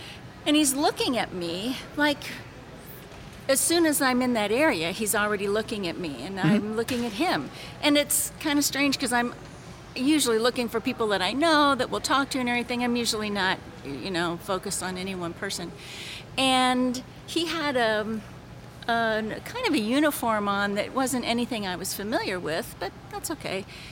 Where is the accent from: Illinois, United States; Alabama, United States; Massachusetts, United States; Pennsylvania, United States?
Illinois, United States; Verdon; now in St. Louis, United States; I'm from Verdon, Illinois, but I live in St. Louis now.